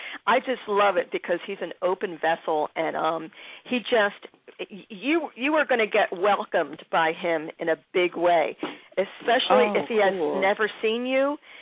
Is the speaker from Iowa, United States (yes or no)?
no; Philadelphia, Pennsylvania, United States; I know it well. That's my hometown, girl. That is my hometown.